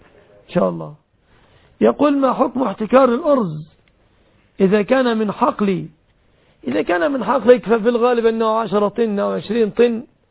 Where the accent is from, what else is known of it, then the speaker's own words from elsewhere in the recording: Egypt; عندنا في مصر